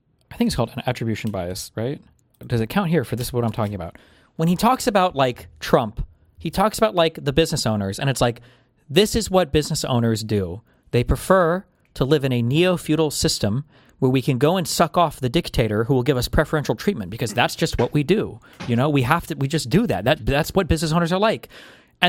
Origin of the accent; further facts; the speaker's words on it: New York City, New York, United States; I'm a New Yorker.